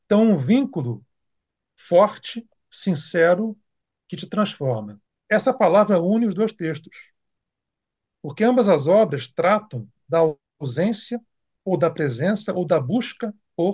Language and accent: Portuguese; Brazil; para mim, como brasileiro, como escritor, como músico